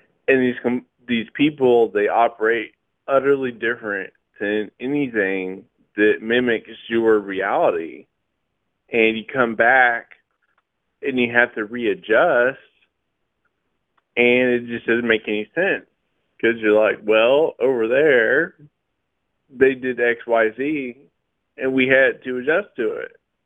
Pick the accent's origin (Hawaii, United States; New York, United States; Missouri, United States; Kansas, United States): Kansas, United States; Wichita; I mean, I really never lived on the West Coast, but, you know, I grew up in Wichita, Kansas, and they just pushed me farther east and east and east until I was in the Middle East.